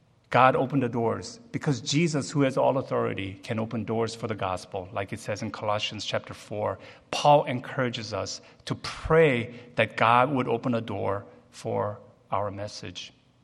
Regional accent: United States; You know, growing up in America, I thought being bilingual, Korean and English, was something.

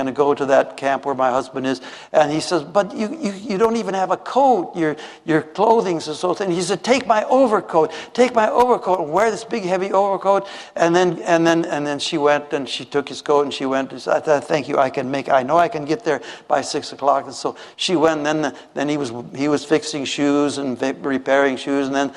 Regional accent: Minnesota, United States; I come from Minnesota. It's cold snow.

